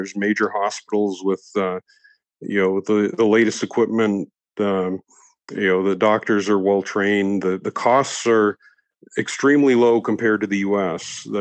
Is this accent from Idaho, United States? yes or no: no; Boston, Massachusetts, United States; also born or lived in Italy; Well, I was actually born in Italy and lived in Europe till I was eight. So, well, my dad was working in Europe. So, but then after that, pretty much in the Boston area until I graduated college.